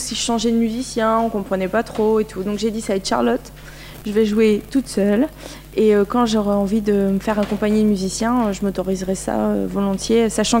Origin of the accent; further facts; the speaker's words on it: Châteauroux, Centre-Val de Loire, France; born there; Argenton-sur-Creuse, ouais. J'habite là-bas, mais je suis née à Châteauroux.